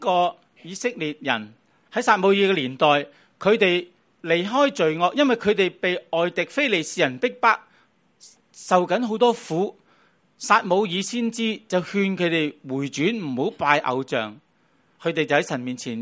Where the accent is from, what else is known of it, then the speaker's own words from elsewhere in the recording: Hong Kong; 咁我哋香港人可能呢一代好少挨饿咧